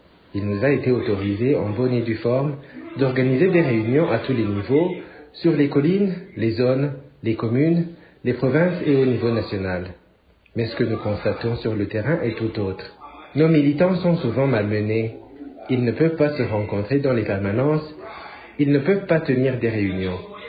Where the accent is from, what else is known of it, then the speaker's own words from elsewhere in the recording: Burundi; Il faut que nous sachions que nous sommes des Burundais qui doivent savoir qu'il y a la loi.